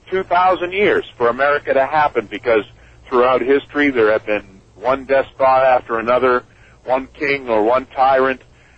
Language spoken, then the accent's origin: English; Lexington, Massachusetts, United States; born there; I was born in Lexington, Massachusetts.